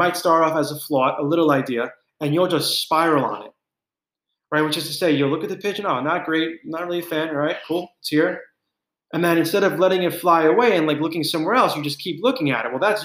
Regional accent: New York, United States; I'm not sure who's from New York listening to this, but as a New Yorker, as a New Yorker my whole life, my relationship with pigeons is like usually I don't want to get involved, right?

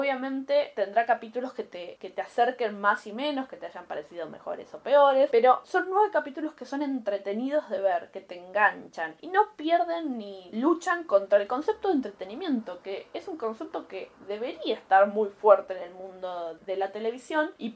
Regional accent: Argentina; no a uno como argentino

